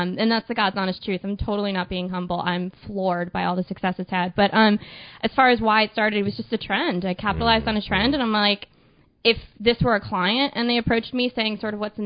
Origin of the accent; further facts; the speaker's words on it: Connecticut, United States; now in Los Angeles, United States; I'm from Connecticut originally.